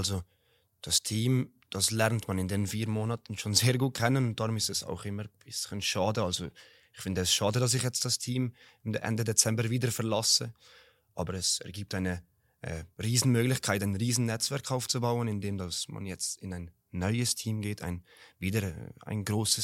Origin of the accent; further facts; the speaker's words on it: Valais, Switzerland; für mich als Walliser ist das so oder so eine, ja, eine andere Hausnummer sozusagen.